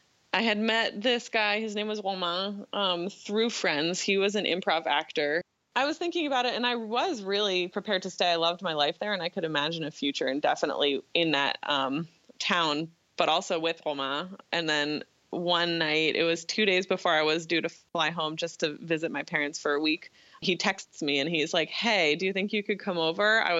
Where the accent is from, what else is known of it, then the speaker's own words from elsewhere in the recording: Newton, Massachusetts, United States; I grew up in Newton, Massachusetts.